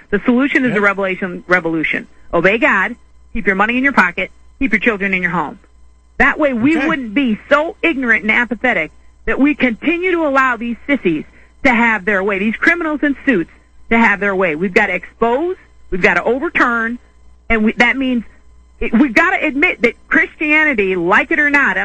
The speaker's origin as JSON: {"language": "English", "region": "Ohio", "country": "United States", "said": "Hey, no, I'm from Ohio"}